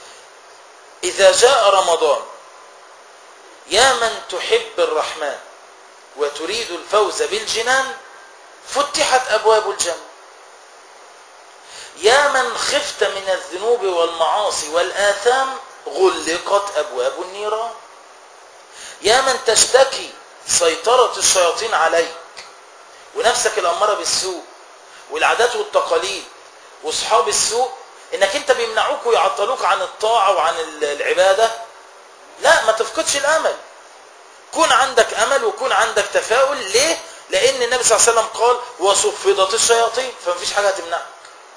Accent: Egypt; عندنا في مصر

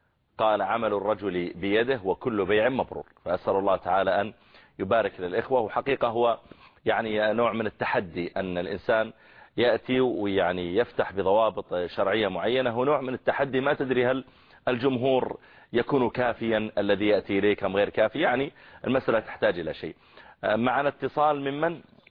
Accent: Saudi Arabia; أو إذا ضوابط شرعية قوية في قسم العوائل مثلا عندنا في السعودية

